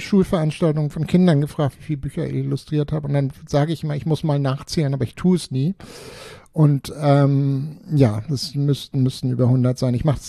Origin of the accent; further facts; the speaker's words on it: Hamburg, Germany; Hamburg, ich fühle mich schon als Hamburger